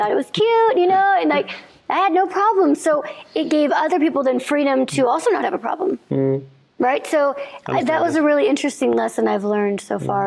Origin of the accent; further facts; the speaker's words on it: Illinois, United States; I grew up in Illinois and it was Virginia. So it was pretty far away and it was a big deal.